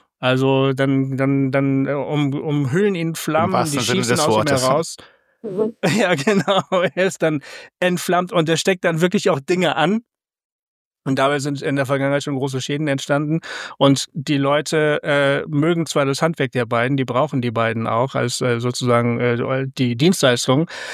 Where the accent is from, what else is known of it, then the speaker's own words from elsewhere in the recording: Bremen, Germany; also in Bremen, der Stadt, wo ich aufgewachsen bin.